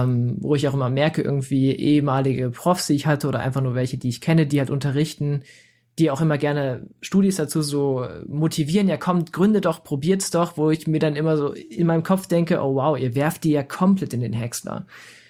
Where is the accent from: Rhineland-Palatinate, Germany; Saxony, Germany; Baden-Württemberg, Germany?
Saxony, Germany; Leipzig war jetzt auch nicht so unfassbar weit weg von mir zu Hause, also ich komme halt aus Sachsen